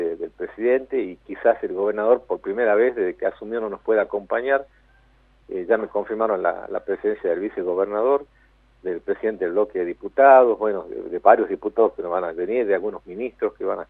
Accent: Jujuy, Argentina; tiene mucho que ver con lo que somos como jujeños

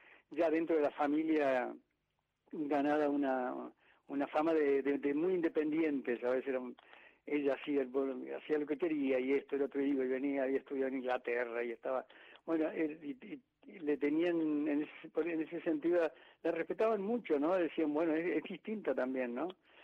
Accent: Argentina; Yo había oído hablar toda mi infancia y mi adolescencia de Perón acá en la Argentina.

